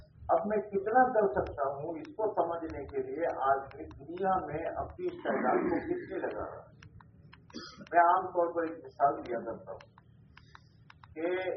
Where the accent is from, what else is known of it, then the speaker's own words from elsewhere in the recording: Palanpur, Gujarat, India; اب ہمارا ضلع جو ہے وہ پالنپور ہیڈ مطلب ہے